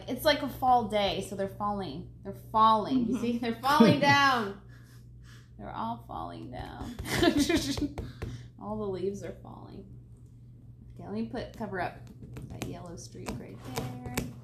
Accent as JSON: {"language": "English", "town": "Fort Wayne", "region": "Indiana", "country": "United States", "said": "Fort Wayne. Nice. You've heard of it."}